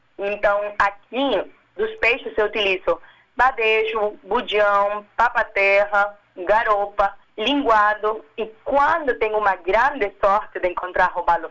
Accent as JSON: {"language": "Portuguese", "region": "Lima", "country": "Peru", "second_language": "Portuguese", "said": "na parte do litoral de onde eu sou, de Lima"}